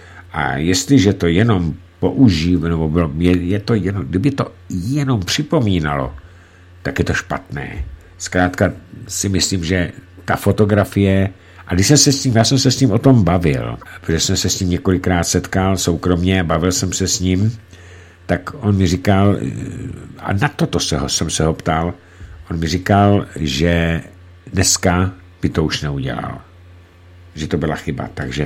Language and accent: Czech; Central Bohemian Region, Czechia; A navíc jsem z kraje z Placky, kde jsme žádný kopec neměli. Třeba ve Staré Boleslavi byl jeden jediný kopeček, Důrasák, jsme mu říkali, kam jsem jezdil já i se svými dětmi později